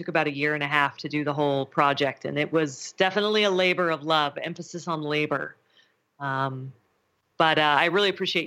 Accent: Idaho Falls, Idaho, United States; also born or lived in Washington, D.C.; So I grew up in Idaho Falls, which is where you guys are, and then kind of bounced around the U.S. a little bit and ended up living in Washington, D.C.

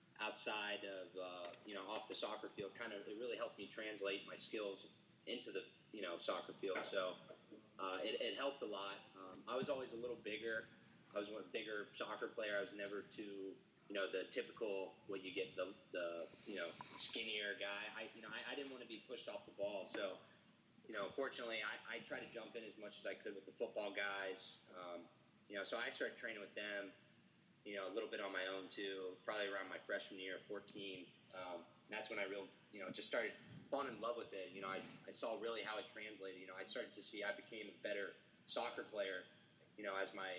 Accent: Columbus, Ohio, United States; I grew up pretty much in Columbus. I'm from around here, been here most of my life

